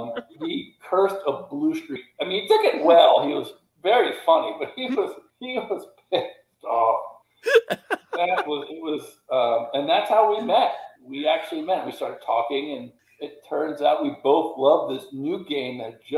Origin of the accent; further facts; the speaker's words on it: King of Prussia, Pennsylvania, United States; We were both 15, back in King of Prussia, Pennsylvania, where we grew up. He grew up in Royersford, and I grew up in King of Prussia.